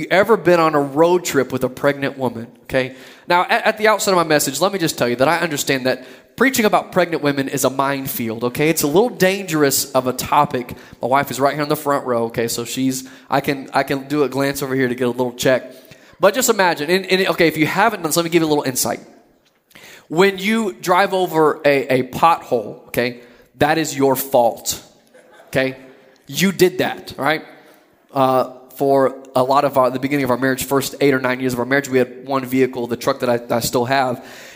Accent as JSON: {"language": "English", "region": "Texas", "country": "United States", "also_born_or_lived": "Missouri", "said": "If you're new with us, we're originally from Texas, coming here by way of Missouri"}